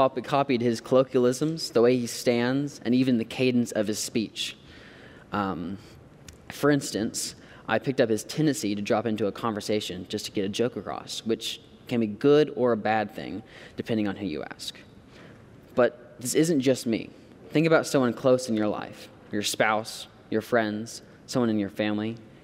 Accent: Fort Worth, Texas, United States; whether I grew up with him in Idabel, Oklahoma, or he grew up with me here in Fort Worth, we'd still be close friends.

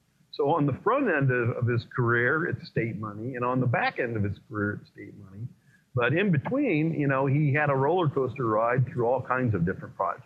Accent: Indiana, United States; I've lived in the state now for 26 years. I grew up in Indiana.

